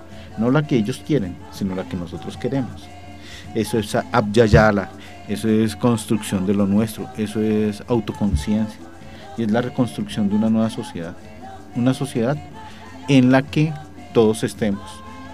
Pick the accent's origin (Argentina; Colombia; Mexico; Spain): Colombia; y nosotros ya somos colombianos.